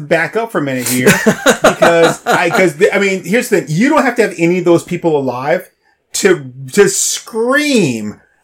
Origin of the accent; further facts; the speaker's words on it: Canada; born there; because I was born here. In the Great North. I was born in Canada.